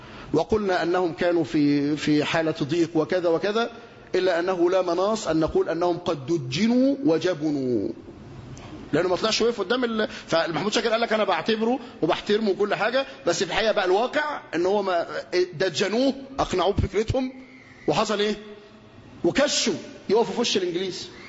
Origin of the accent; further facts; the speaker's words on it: Egypt; قلنا ان الديمقراطيه اللي بتمارس عندنا في مصر فيها الياتها